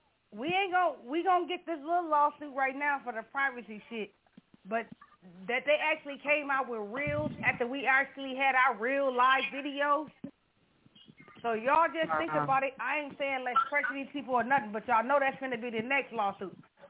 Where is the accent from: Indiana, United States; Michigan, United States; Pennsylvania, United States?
Pennsylvania, United States; Philadelphia; I mean, I'm in Florida, but, you know, I'm from Philly.